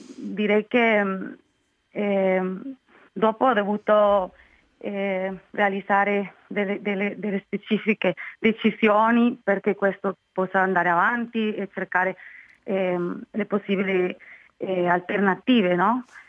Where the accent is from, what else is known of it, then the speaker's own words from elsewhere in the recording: Costa Rica; io provengo da Costa Rica, per me cambiare di una città e abitare in un nuovo posto è stato comunque un momento importante nella mia vita.